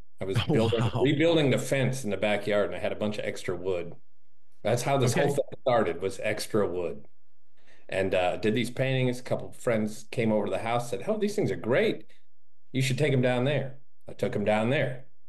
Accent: Michigan, United States; I mean, I grew up in Northern Michigan, but my dad was a teacher and also an antique dealer.

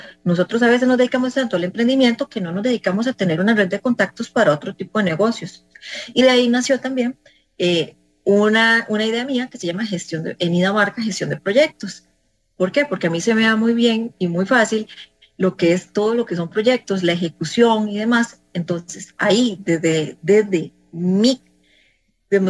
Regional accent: Costa Rica; y soy de Costa Rica, entonces la gente te ve diferente a nivel internacional

